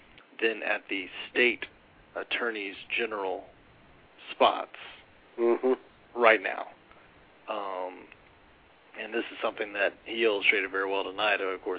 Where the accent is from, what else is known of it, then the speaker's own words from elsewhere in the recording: Louisiana, United States; I grew up in Louisiana. We have lots of creative similes down there, and I'm going to avoid using any of them.